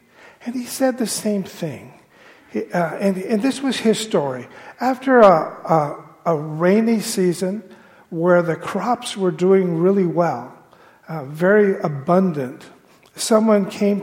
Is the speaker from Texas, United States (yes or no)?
no; Santa Paula, California, United States; I grew up in Southern California, city of Santa Paula. And Santa Paula is a community where they grow lemons, oranges, avocados.